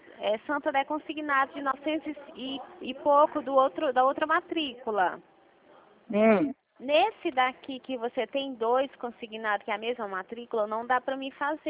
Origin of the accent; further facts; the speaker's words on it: Rio Claro, São Paulo, Brazil; eu sou aqui de Rio Claro